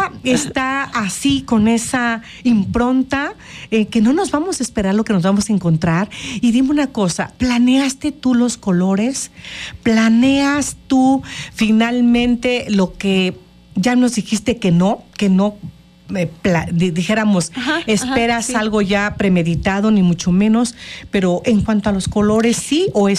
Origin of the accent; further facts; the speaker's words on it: Morelos, Mexico; Yo soy de Morelos